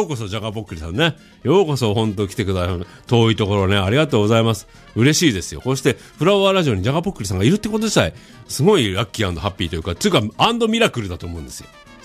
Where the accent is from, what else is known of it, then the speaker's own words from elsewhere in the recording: Hokkaido, Japan; 同じ北海道人だからね